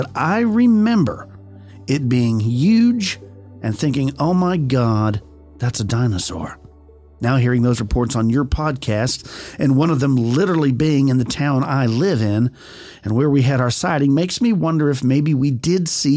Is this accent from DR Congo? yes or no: no; Yeadon, Yorkshire and the Humber, United Kingdom; Yeadon just happens to be my hometown.